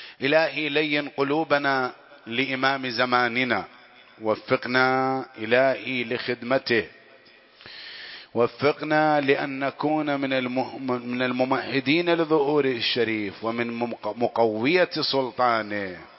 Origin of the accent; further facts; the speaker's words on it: Iraq; بلادنا العراق اجعلها آمنة وارزق أهلها من الثمرات